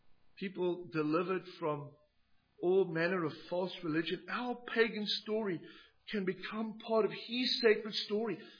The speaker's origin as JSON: {"language": "English", "country": "South Africa", "said": "I come from South Africa."}